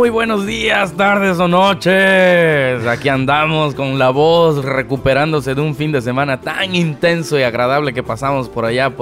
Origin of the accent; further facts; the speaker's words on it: Veracruz, Mexico; now in Los Angeles, United States; Como deben saber ustedes, pues soy de Veracruz, pero he emigrado a Los Ángeles